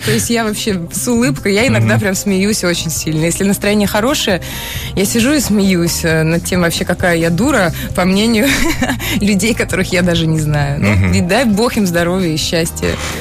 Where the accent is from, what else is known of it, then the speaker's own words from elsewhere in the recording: Tyumen, Tyumen Oblast, Russia; born there; Я сама родилась в Тюмени, у нас там нет трамваев.